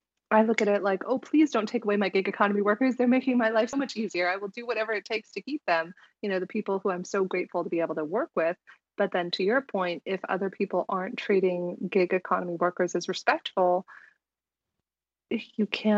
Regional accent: San Diego, California, United States; I look at it kind of like when I was growing up, and I grew up in San Diego.

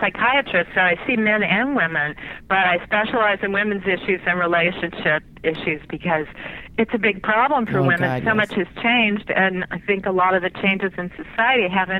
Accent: Louisiana, United States; now in California, United States; I'm from Louisiana originally. I'm a Southern woman.

